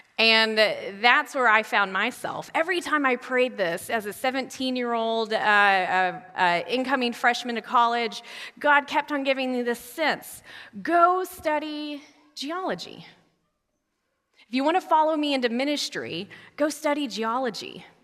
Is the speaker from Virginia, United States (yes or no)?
no; Tennessee, United States; now in Washington, United States; I'm coming to you by Washington, D.C., but I grew up in East Tennessee, and so it is really wonderful to be back here in the South together.